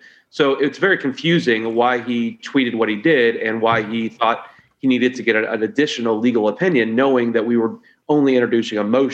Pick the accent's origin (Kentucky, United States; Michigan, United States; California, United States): Kentucky, United States; Louisville; So as you know, I'm from Louisville.